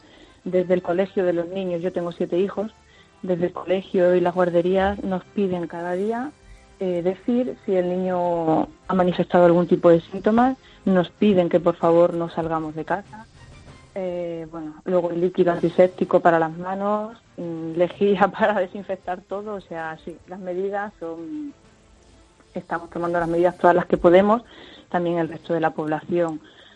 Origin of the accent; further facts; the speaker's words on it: Spain; now in China; Nosotros somos españoles, somos profesores de español aquí en China.